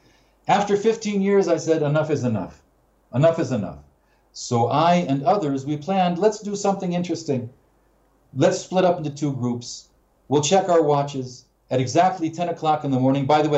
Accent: California, United States; I remember growing up in California. I was 6 years old, sitting on the floor in front of my black and white television set.

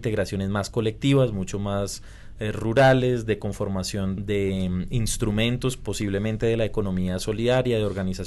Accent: Colombia; ahí nosotros como colombianos tenemos todavía una duda legítima

